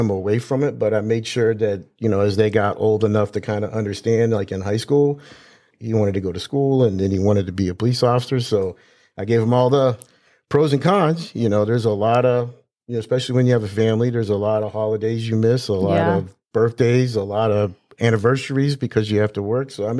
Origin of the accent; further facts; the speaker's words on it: Daytona Beach, Florida, United States; I'm one of the rare people that were actually born in Florida.